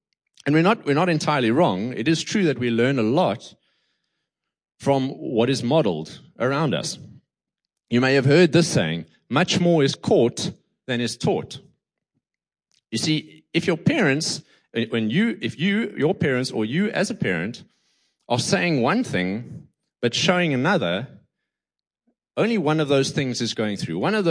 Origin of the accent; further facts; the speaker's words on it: United States; Sorry, I'm very American.